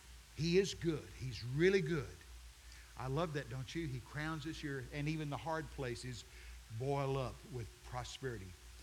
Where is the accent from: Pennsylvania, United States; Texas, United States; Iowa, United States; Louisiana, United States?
Texas, United States; I'm from Texas.